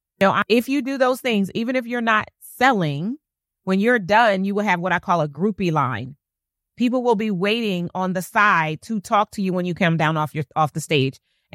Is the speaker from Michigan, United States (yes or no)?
no; Wilmington, Delaware, United States; Where did I grow up? In Wilmington, Delaware.